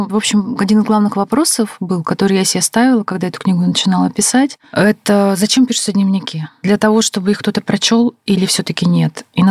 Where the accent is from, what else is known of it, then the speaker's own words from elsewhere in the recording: Yekaterinburg, Sverdlovsk Oblast, Russia; Мне очень хотелось, чтобы было много Свердловска, моего родного города, именно Свердловска, потому что это тоже совсем другой город, не Екатеринбург.